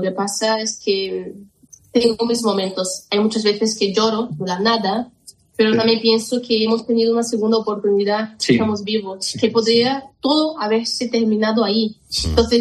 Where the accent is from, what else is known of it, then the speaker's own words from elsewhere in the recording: Brazil; Spanish is a second language; para quien no sabe, soy brasileña, ¿no? De origen brasileña